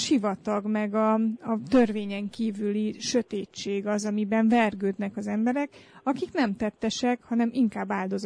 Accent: Transylvania, Romania

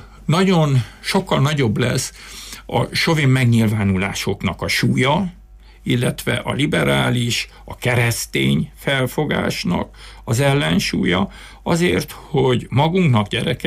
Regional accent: Romania; Mert mi magyarként otthon magyarul beszéltünk, és mikor elkezdtük tanulni a román nyelvet, mely román tanártól tanultuk a helyes román irodalmi nyelvet.

